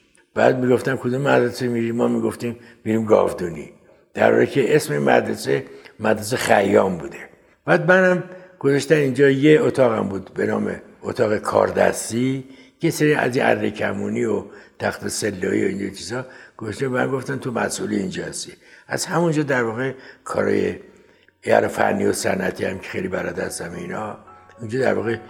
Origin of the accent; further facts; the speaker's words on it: Tehran, Tehran Province, Iran; من در خیابان پامنار به دنیا آمدم. 4 سالم بود اومدیم به قلهک